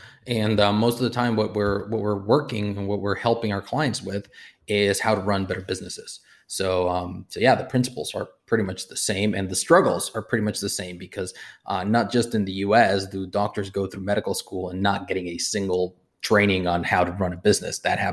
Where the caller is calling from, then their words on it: Spain; Awesome. Yeah, I'm coming in from Spain right now.